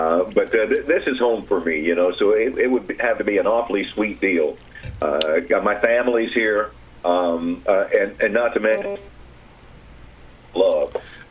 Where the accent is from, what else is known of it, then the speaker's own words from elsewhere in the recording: Conway, South Carolina, United States; also born or lived in Charleston; I was born in Charleston and grew up just outside of Myrtle Beach in a little town called Conway.